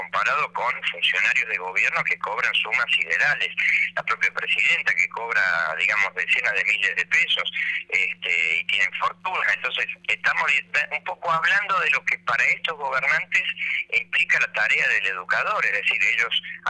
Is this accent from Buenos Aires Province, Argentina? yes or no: yes; Buenos Aires Province, Argentina; yo soy de provincia de Buenos Aires